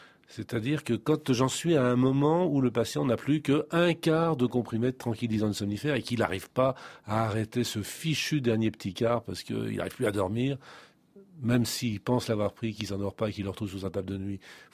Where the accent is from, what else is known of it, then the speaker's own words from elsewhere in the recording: Lyon, Auvergne-Rhône-Alpes, France; vous savez que je suis lyonnais